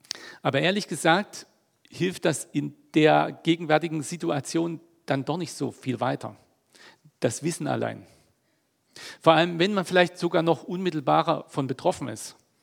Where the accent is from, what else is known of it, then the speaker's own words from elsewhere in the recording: Switzerland; wie gehen wir eigentlich so als Mitteleuropäer, als Schweizer, die wir doch relativ friedlich leben, damit um?